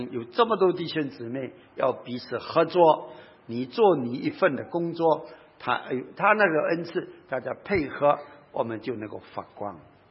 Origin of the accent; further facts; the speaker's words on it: China; 我自己在中国长大，小的时候就用那个油灯，那个是用火油的哈。